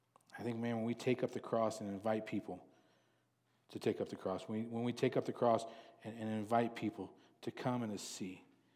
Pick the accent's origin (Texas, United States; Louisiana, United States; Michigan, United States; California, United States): Texas, United States; I'm originally from Texas, so humidity. But you move from Texas to here